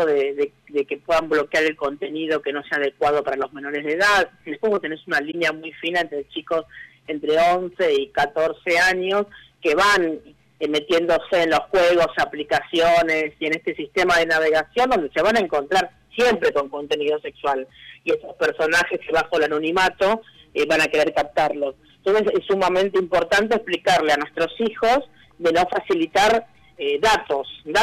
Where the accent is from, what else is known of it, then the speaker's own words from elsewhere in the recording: Buenos Aires, Argentina; Rosa es de Río Negro, yo soy acá de Buenos Aires